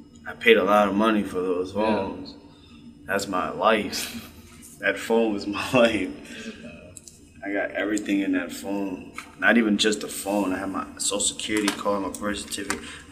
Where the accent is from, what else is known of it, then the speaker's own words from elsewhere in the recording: Newburgh, New York, United States; You know, where I'm from Orange County, Newburgh, New York. We don't have this type of help that they have up here.